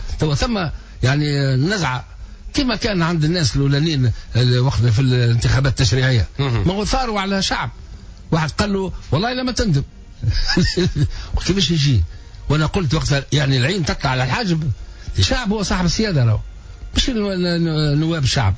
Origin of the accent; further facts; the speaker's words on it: Tunis, Tunis Governorate, Tunisia; أنا مشيت الحلفاوين اللي نعرفها خاطر هذيك حومتي كنت فيها صغير كنا نمشيو للدراجح في الحلفاوين